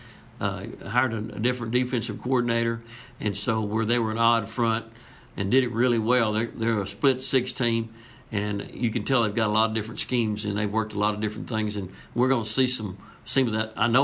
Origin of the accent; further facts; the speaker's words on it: Beeville, Texas, United States; born there; I was born in August 67 years ago, and I'm pretty sure in Beeville, Texas, it was 106 that day, you know.